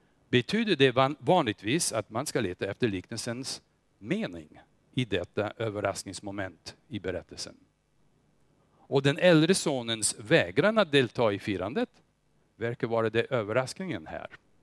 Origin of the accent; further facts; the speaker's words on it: Småland, Sweden; Vi är inte dumma. Vi är ju smålänningar.